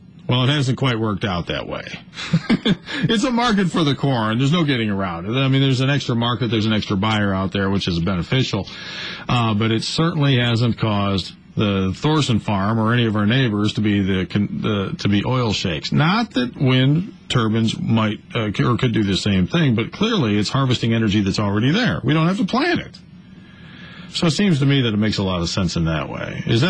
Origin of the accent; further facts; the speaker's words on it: United States; I'm 54, on the farm, growing up in Northwest Grundy County, the beginning of the ethanol industry.